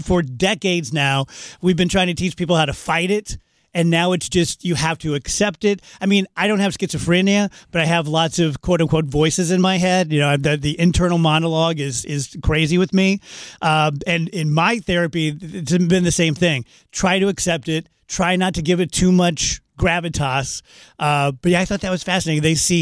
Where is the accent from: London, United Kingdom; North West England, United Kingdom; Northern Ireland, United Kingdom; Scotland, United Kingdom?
Scotland, United Kingdom; I mean, I'm Scottish. I cry if I get a bad parking spot.